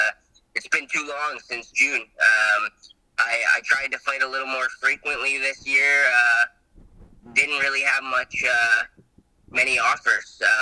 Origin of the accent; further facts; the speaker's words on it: Oshawa, Ontario, Canada; I'm from the dirty Schwa, so you know, it was extra special for me. I might have been born in Lindsay, but I grew up in Oshawa